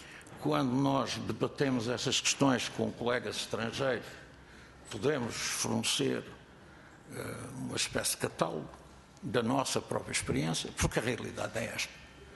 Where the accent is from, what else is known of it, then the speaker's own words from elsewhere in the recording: Portugal; Quer dizer, somos portugueses, temos uma tradição, uma história, uma maneira de ser